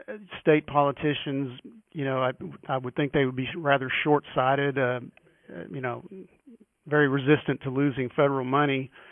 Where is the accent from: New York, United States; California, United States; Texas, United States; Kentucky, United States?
Texas, United States; Wichita Falls; I'm from Wichita Falls, Texas.